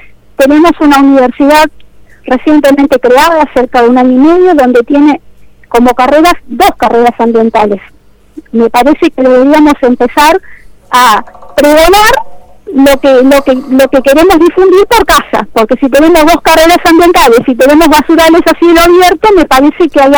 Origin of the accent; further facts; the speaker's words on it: San Miguel, Buenos Aires Province, Argentina; now in Zárate, Argentina; Yo noto que acá, yo vengo de la zona de San Miguel.